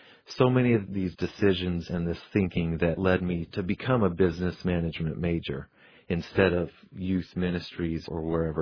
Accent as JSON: {"language": "English", "region": "Colorado", "country": "United States", "tie": "born or raised there", "said": "You know, I was born and raised in Colorado. I've been there my whole life."}